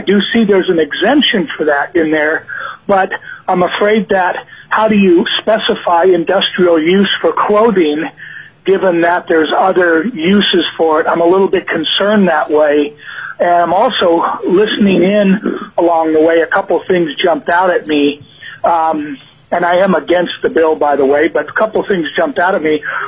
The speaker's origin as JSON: {"language": "English", "region": "Oregon", "country": "United States", "tie": "born or raised there", "lives_now": "Alaska, United States", "said": "I'm originally from Oregon, grew up in Oregon. I've lived in Alaska since the 70s"}